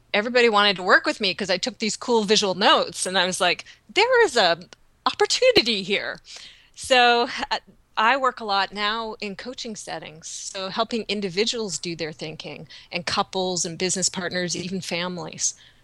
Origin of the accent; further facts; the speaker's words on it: British Columbia, Canada; also born or lived in United States; And I live in Victoria, BC. I'm Canadian originally. I was down in the U.S. for over a decade.